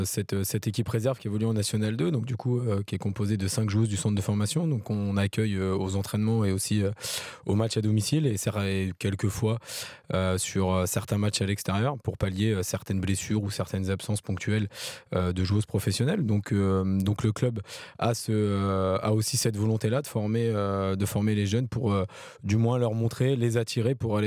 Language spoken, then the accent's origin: French; Paris, Île-de-France, France; Pourtant, je suis parisien, donc du coup, on aurait pu avoir des réticences, mais non, on a été très bien accueilli.